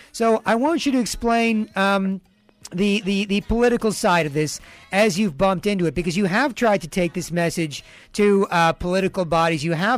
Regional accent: Canada; But as a Canadian, Professor Timothy Ball, yep. I want you to do me a favor here. I want you to help me defend this country.

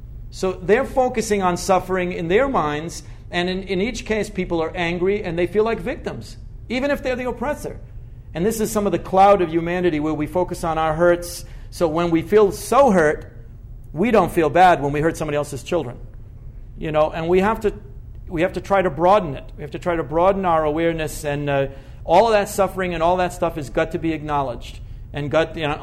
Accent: Ireland; There are Protestants in Northern Ireland, I'm Irish

